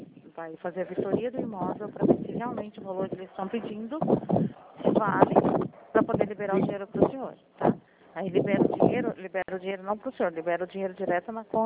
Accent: Dourados, Mato Grosso do Sul, Brazil; eu sou daqui de Dourados.

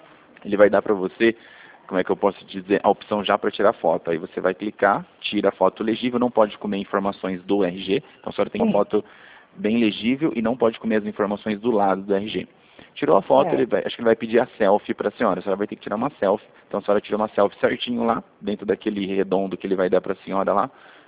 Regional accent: São Paulo, Brazil; eu sou de São Paulo, a gente é da central de São Paulo

